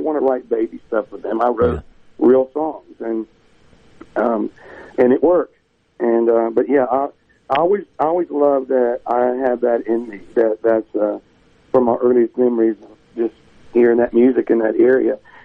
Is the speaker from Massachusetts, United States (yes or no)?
no; Mississippi, United States; the soulfulness that I was raised in the Delta. You know, when I was 13, I started playing at the Greenwood Country Club for the dinner hours.